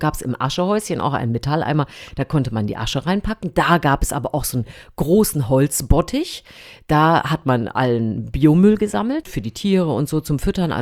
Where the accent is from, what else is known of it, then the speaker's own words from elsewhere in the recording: East Germany, Germany; Ich komme aus dem Osten.